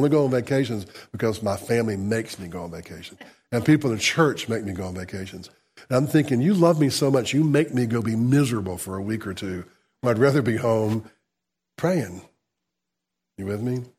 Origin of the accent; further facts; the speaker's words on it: the South, United States; because we're from the South